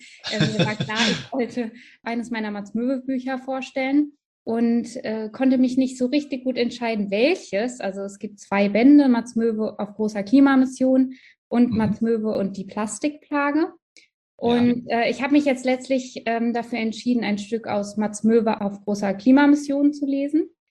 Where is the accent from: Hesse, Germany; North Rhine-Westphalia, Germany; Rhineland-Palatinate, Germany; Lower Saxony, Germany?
Hesse, Germany; Frankfurt; Frankfurt, das ist nämlich quasi meine Heimat, also das Rhein-Main-Gebiet.